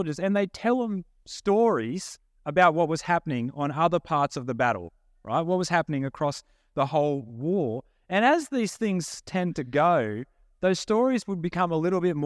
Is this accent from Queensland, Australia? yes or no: no; Dubbo, New South Wales, Australia; accent: Australian country; I feel like I'm Aussie through and through. If you don't know me, I grew up in a small Aussie country town, Dubbo, great place to grow up. I have a thick Australian Aussie accent, as you can hear, country accent.